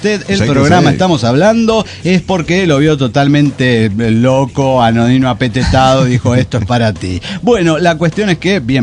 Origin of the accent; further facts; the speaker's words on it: Oaxaca, Mexico; como buen oaxaqueño, vengo a hacerla de pedo